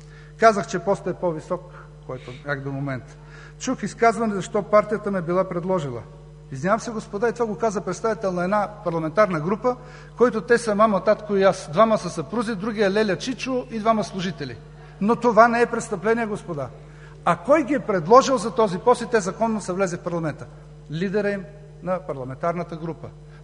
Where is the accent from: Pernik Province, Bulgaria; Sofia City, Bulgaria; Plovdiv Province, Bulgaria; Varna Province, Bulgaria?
Pernik Province, Bulgaria; Pernik; аз съм роден в Перник. Казаха, той не е ходил, не. А до сега съм роден там. Аз там съм живял. Димова махала, Бели брег, Рудничар, Бела вода. Аз съм ходил, дядо ми е от Перник, от село Лобош. Аз съм живял в село Лобош при баба си и дядо си.